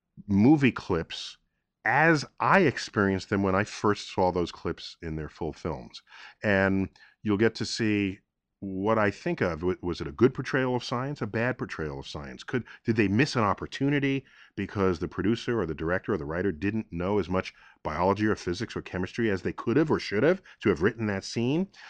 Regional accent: New York City, New York, United States; And I grew up in New York City. So that would be the Hayden Planetarium, where I now serve as director.

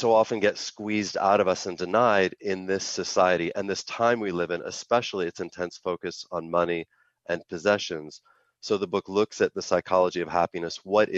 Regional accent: Idaho, United States; And I'm from Idaho, but I live in the Hudson Valley in New York now

